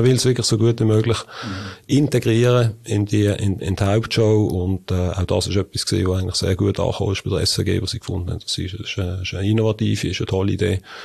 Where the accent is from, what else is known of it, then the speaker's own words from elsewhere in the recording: Binningen, Basel-Landschaft, Switzerland; Ja, also aufgewachsen bin ich in Binningen. Mhm. Dann bin ich, habe ich relativ lange in Basel gelebt. Mhm. Jetzt wieder in Bottmigen.